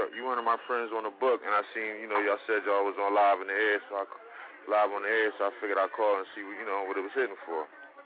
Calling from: Philadelphia, Pennsylvania, United States; This shit is Friendly Fire Tea, South Philly.

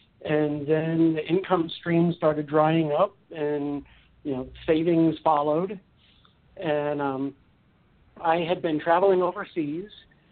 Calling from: Buffalo, New York, United States; also born or lived in Delaware; I am currently in Buffalo, New York.

